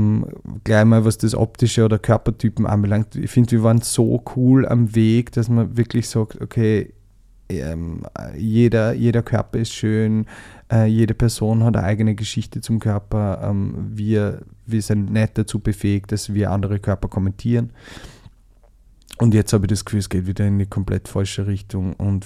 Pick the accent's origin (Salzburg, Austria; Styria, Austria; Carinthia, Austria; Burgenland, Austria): Burgenland, Austria; ich komme ja aus dem Südburgenland